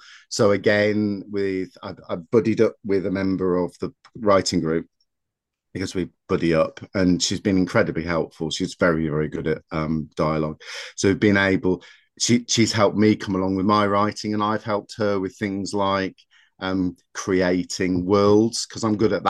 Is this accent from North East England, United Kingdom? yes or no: yes; North East England, United Kingdom; I've been involved with rewilding down in Kent, though I'm originally from the Northeast. Can't tell by my accent, but I am.